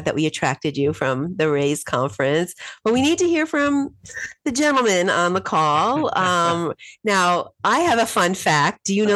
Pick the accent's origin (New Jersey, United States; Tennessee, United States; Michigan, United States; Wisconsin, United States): New Jersey, United States; Yeah, so I'm from New Jersey.